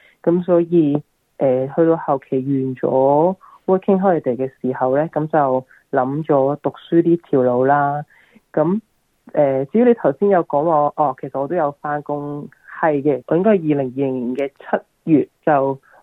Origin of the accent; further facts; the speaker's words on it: Hong Kong; now in Australia; 即係咁我係香港人啦，係咪？